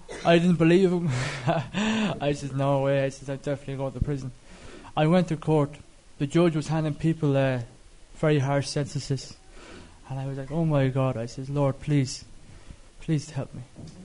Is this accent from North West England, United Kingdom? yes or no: no; Belfast, Northern Ireland, United Kingdom; now in Dublin, Ireland; I am originally from Belfast, Northern Ireland. I come from a really Catholic background.